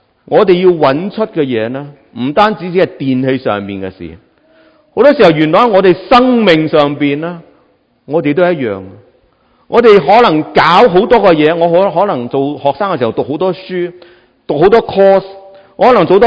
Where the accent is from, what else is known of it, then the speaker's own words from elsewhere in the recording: Fujian, China; 我作为福建人呢，我就好清楚咩叫强迫你食饭。我哋福建人呢就好即係好 welcome 啲人嚟我哋屋企食饭。